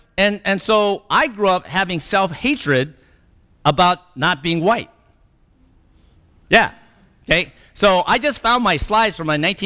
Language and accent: English; California, United States; And I'm just glad I'm from California.